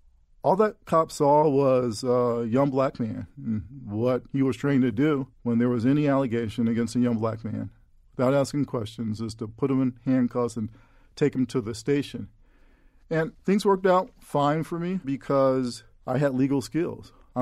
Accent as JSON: {"language": "English", "town": "Chicago", "region": "Illinois", "country": "United States", "tie": "born or raised there", "said": "growing up in Chicago as a young black man, I had so many unpleasant experiences with the cops"}